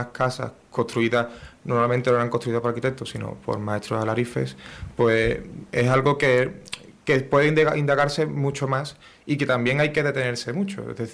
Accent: San Fernando, Andalusia, Spain; Yo soy del barrio de la Pastora, soy de un barrio muy, creo que muy instaurado y muy reconocido en San Fernando y fuera de él.

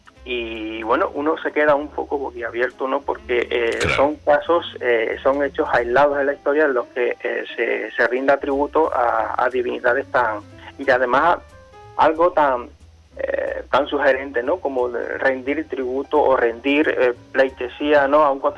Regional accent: Cádiz, Andalusia, Spain; la pasión específicamente por la historia de mi tierra, de Cádiz

